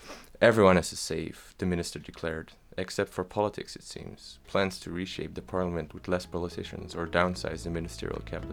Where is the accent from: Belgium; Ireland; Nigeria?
Belgium; Flanders; I'm from Belgium, Flanders